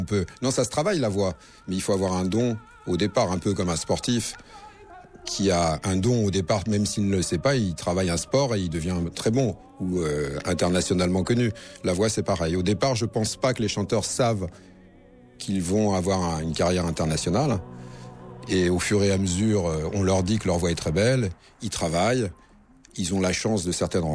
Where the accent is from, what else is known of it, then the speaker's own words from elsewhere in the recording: Paris, Île-de-France, France; born there; Moi, je suis né à Paris, si je vais à Marseille, en un an, je vais prendre l'accent.